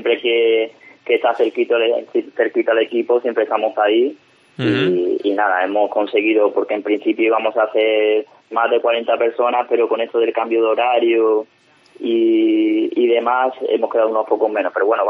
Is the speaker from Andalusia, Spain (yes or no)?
yes; Ubrique, Andalusia, Spain; now in Valencia, Spain; Bueno, hay gente pues yo soy de Ubrique, por ejemplo